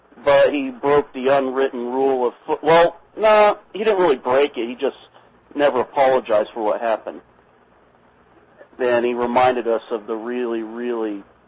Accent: Ohio, United States; mainly because I grew up in Ohio

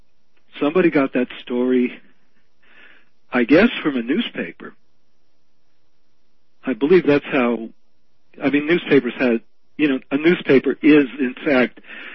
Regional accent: New York City, New York, United States; also born or lived in New Haven; It's a long story, but I grew up in New York City, but I went to, my mother got remarried, and so I turned 18 in New Haven, Connecticut.

